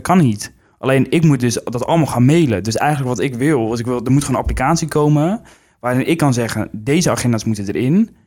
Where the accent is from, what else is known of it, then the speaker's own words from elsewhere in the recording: Netherlands; Dat komt door ons, hoe wij zijn als Nederlanders.